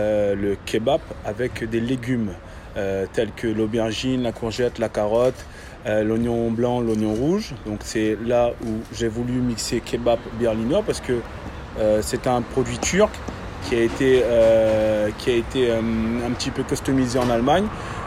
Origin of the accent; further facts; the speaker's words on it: Réunion, France; aujourd'hui j'ai 29 ans, je viens de La Réunion, d'une famille de charcutiers